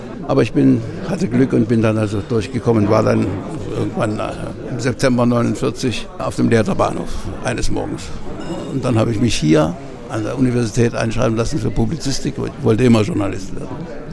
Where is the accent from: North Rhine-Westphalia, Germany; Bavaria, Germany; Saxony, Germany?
Saxony, Germany; now in Berlin, Germany; Also ich bin ja nicht hier in Berlin geboren. Ich habe meine Kindheit nicht hier verbracht, sondern in Sachsen.